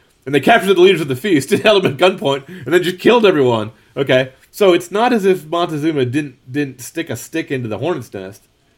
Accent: England, United Kingdom; Now, as an Englishman, of course, my freedom is much more important

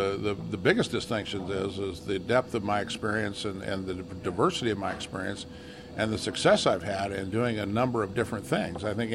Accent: Kansas, United States; I was born and raised in Kansas. I was in my senior year of high school.

